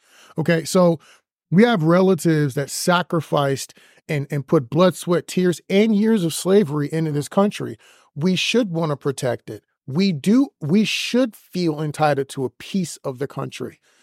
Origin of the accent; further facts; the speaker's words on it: Texas, United States; I have friends. I'm a Texan.